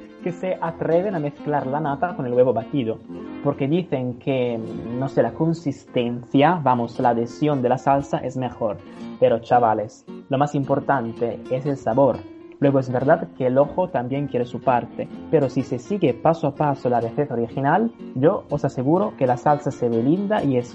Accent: Italy; déjame decir que como italiano es un honor que la gente de todo el mundo aprecie nuestra comida y nuestras especialidades

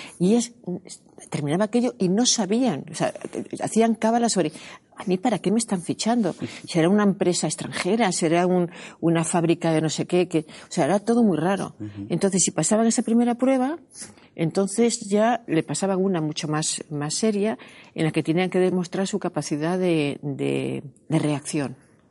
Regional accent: Galicia, Spain; Somos gallegos, flipante, y sabemos utilizar muy bien ese tipo de historias.

